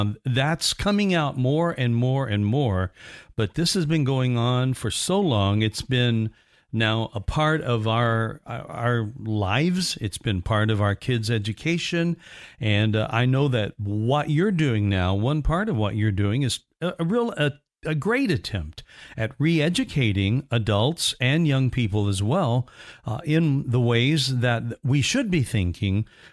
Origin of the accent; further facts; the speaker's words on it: Evansville, Indiana, United States; I grew up in Evansville, Indiana. That is right down the road from New Harmony, Indiana.